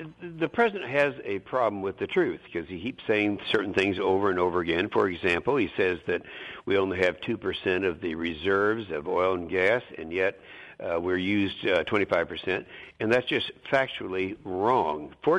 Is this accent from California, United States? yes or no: no; Oklahoma, United States; and I'm the guy who should talk about this because I'm from Oklahoma. The first hydraulic fracturing to take place anywhere in the world was in my state of Oklahoma in 1949